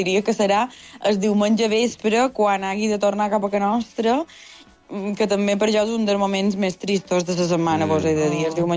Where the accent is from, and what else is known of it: Sencelles, Balearic Islands, Spain